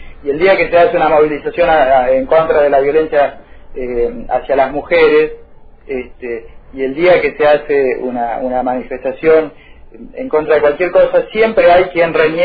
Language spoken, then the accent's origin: Spanish; Tierra del Fuego, Argentina; En toda la Argentina, pero en Tierra del Fuego singularmente, que somos la capital de Malvinas, somos el gobierno de Malvinas, somos la intendencia de Malvinas